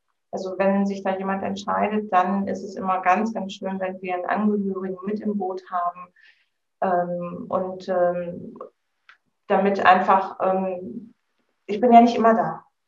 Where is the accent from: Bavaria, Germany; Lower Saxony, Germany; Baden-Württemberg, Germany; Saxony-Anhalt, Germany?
Lower Saxony, Germany; Celle; Ja, also ich komme aus Niedersachsen, aus Celle